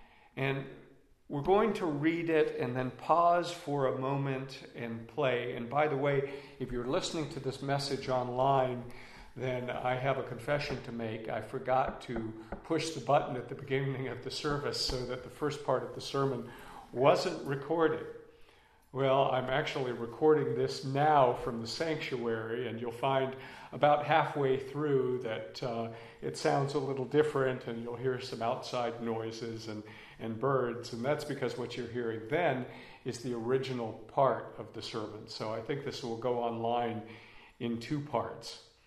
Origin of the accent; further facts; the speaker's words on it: California, United States; born there; too far from where I was born in San Diego County, California